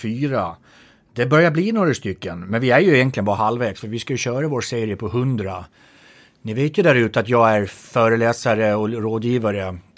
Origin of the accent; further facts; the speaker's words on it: Gotland, Sweden; accent: Gotland dialect; apropå min dialekt, Gotland.